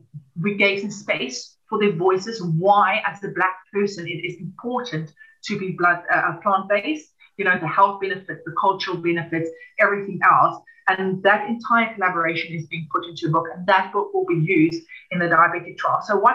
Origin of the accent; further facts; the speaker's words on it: South Africa; I come from South Africa, where there's a huge disparity between wealth and poverty